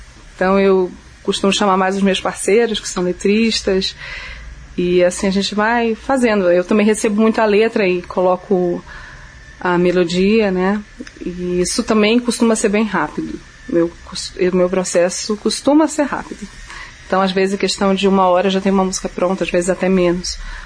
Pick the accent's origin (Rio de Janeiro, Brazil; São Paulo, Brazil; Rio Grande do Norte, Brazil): Rio de Janeiro, Brazil; also born or lived in Belém / Curitiba; now in Brasília, Brazil; eu me sinto bem brasileira, porque eu nasci em Belém, eu fui pequenininha para o Rio de Janeiro, eu moro em Curitiba, hoje eu moro em Brasília